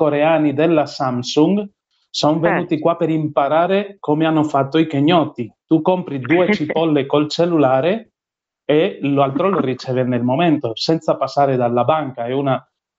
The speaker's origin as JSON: {"language": "Italian", "town": "Madrid", "region": "Community of Madrid", "country": "Spain", "also_born_or_lived": "Congo", "second_language": "Italian", "moved": "as an adult", "lives_now": "Kenya", "said": "Io sono spagnolo, di Madrid, formato in Congo, e da 9 anni sono qui in Kenya."}